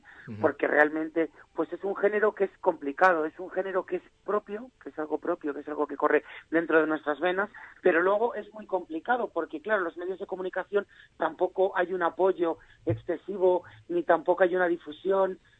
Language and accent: Spanish; Zamora, Castile and León, Spain; Zamora, como sabes, que es la ciudad en la que vivo, la provincia de donde vengo.